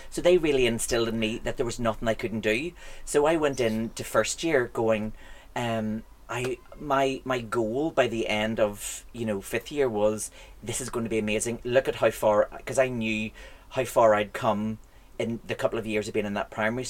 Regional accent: Bangor, Northern Ireland, United Kingdom; So I, because I was from Bangor and played on the whole North Down thing, so

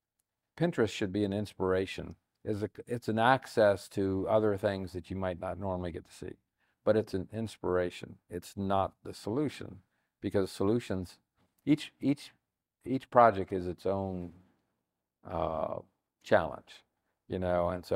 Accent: Alaska, United States; also born or lived in Southern US; I'm actually from Alaska, and we actually have a summer home.

